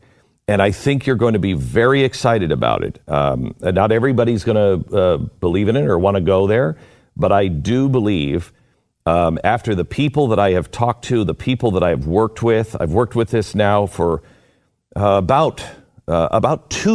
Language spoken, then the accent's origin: English; Seattle, Washington, United States; And by the way, I grew up in Seattle.